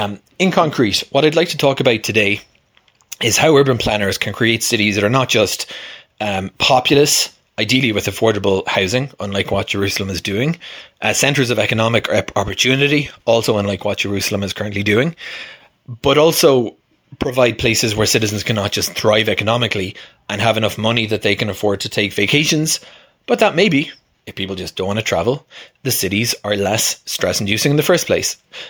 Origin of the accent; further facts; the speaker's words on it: Ireland; growing up in Ireland, we'd go to the country in the summers.